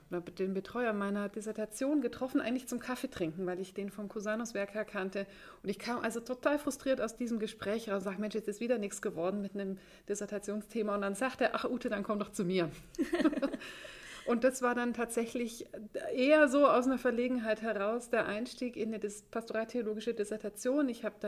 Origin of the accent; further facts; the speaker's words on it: Wiesau, Bavaria, Germany; accent: Upper Palatinate dialect; also born or lived in Marktredwitz; ich bin tatsächlich in Marktredwitz in Oberfranken geboren und das war für mich immer so ein bisschen komisch, weil eigentlich bin ich ja in der Oberpfalz in Wiesau dann aufgewachsen. Ich spreche den Dialekt der Oberpfalz